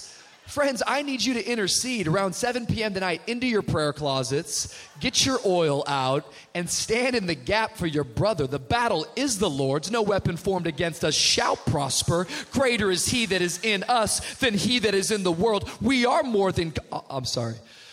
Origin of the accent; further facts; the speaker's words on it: Miami, Florida, United States; I come from Miami, Florida. It's where Jesus has been living, if you've been wondering.